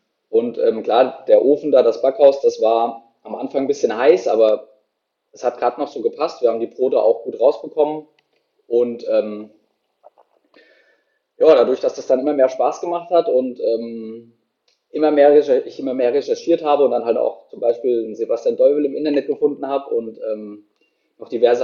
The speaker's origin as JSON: {"language": "German", "town": "Hüttenberg", "region": "Hesse", "country": "Germany", "said": "Bin aber dann 2012 wieder zurück hier nach Mittelhessen. Wie du eben schon gesagt hast, kommen wir aus der Nähe von Wetzlar. Hüttenberg ist ein kleine Gemeinde, kleines Dorf hier neben Wetzlar."}